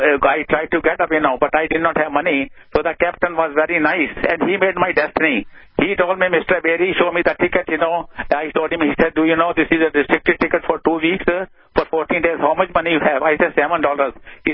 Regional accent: India; born there; And I was born in India

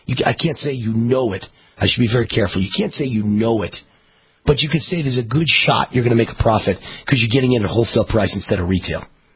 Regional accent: Las Vegas, Nevada, United States; especially if you're in Las Vegas, because it's my home state and my home city.

